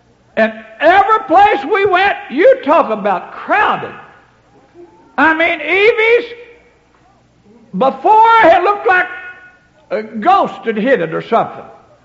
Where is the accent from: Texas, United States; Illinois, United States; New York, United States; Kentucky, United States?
Kentucky, United States; I was born and raised down in Kentucky, where I never seen an automobile ever 4 or 5 months. I walked to high school 5 miles one way.